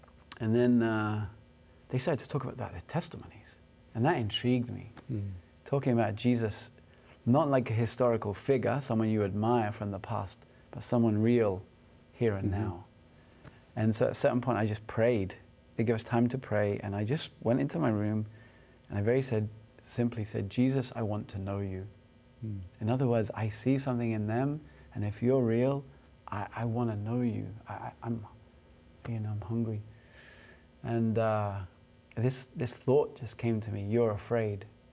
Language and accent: English; England, United Kingdom; born or raised there